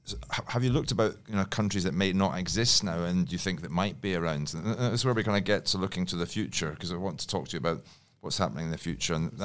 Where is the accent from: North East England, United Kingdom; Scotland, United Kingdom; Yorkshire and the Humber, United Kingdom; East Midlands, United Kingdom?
Scotland, United Kingdom; As you know, I'm Scottish.